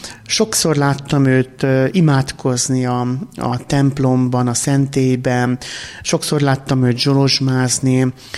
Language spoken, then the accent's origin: Hungarian; Dorog, Komárom-Esztergom, Hungary; én Dorogon születtem, és ott is éltem, egészen addig, amíg szemináriumban nem kerültem